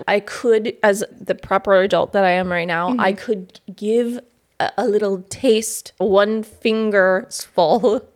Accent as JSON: {"language": "English", "country": "United States", "said": "Listen, I'm an American. I will go to McDonald's anytime I feel like it."}